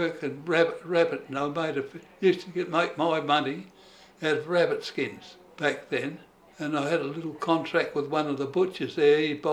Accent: Mount Barker, South Australia, Australia; born there; Well, I was born in Mount Barker in South Australia.

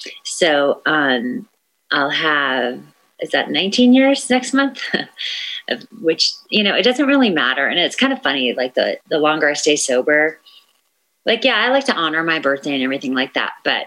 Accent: California, United States; born there; But I was born in the Bay Area. My family's from Alameda, and I was the firstborn to my father

